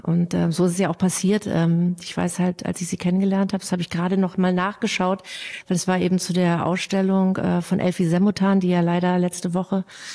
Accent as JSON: {"language": "German", "region": "East Germany", "country": "Germany", "tie": "born or raised there", "said": "Ich bin in der DDR mit der Sibylle aufgewachsen."}